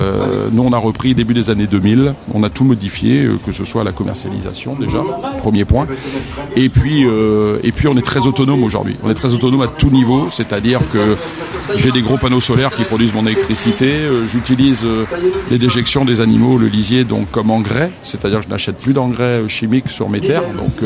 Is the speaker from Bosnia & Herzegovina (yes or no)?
no; Barbezieux, Nouvelle-Aquitaine, France; Après, nous, on est Charentais. Moi, je suis né en Charente. Je n'ai pas bougé de Barbezieux.